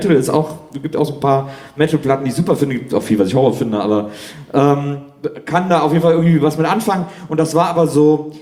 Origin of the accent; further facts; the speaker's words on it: Wesseling, North Rhine-Westphalia, Germany; weil ich komme aus Wesseling, das ist auch ein kleines Städtchen.